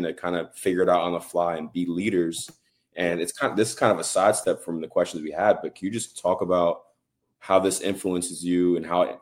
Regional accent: Exeter, South West England, United Kingdom; a trainer that I've had growing up in Exeter, Mitchell Kirsch

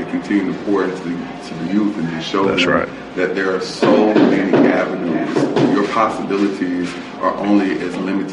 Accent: Waycross, Georgia, United States; Two of those portions that you only get in growing up in South Georgia.

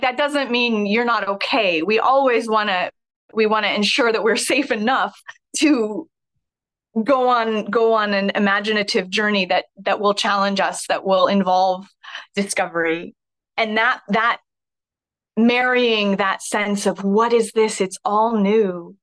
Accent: Oregon, United States; One of the reasons how I came to Shakespeare early, I grew up in Oregon, and my parents took me and my brothers to see a show at the Oregon Shakespeare Festival in Ashland when I was like 9 or 10.

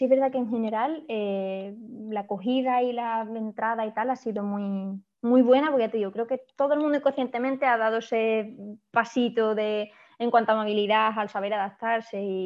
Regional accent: Ronda, Andalusia, Spain; now in Córdoba, Spain; yo no soy de Córdoba, soy de Ronda, pero como cordobesa adoptiva y casi Córdoba corriendo por las venas.

